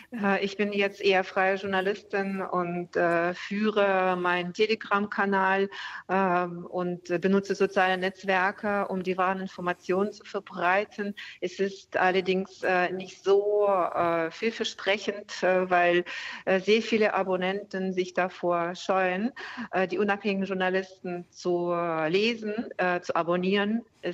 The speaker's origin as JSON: {"language": "German", "town": "Lipetsk", "region": "Lipetsk Oblast", "country": "Russia", "tie": "born or raised there", "said": "wie zum Beispiel meine Heimatstadt Lipezk"}